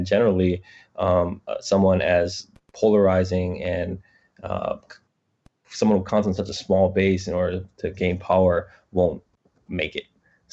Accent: United States; I'm Chinese American.

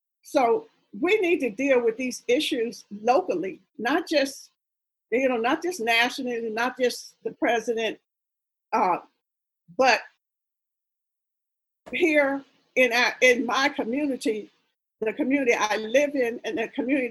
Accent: Pennsylvania, United States; I'm from Pennsylvania, he's from Pennsylvania.

